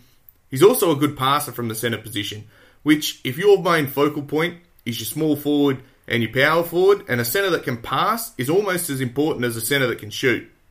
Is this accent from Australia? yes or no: yes; Australia; he's a Kiwi and I'm an Aussie.